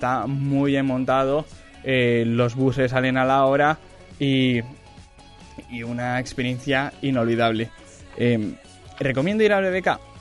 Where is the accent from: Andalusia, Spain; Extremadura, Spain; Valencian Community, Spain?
Valencian Community, Spain; Valencia; yo soy de Valencia y nos fuimos hasta Bilbao a vivir la experiencia